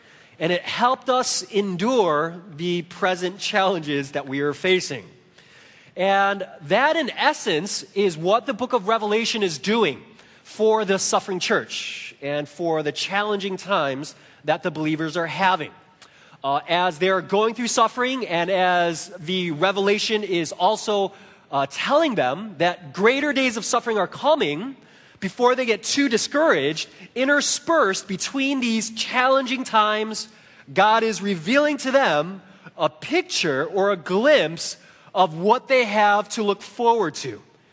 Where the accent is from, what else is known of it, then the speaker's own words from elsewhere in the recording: Chicago, Illinois, United States; my family and I, though we grew up in Chicago, we did a lot of road trips each summer.